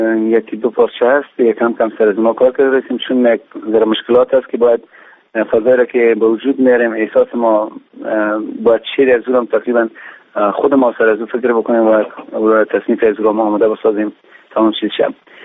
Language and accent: Persian; Kabul, Afghanistan; ما در کابل بزرگ شدیم، مدت بیشتر از 26-27 سال است که اینجا زندگی میکنیم، در کابل هستیم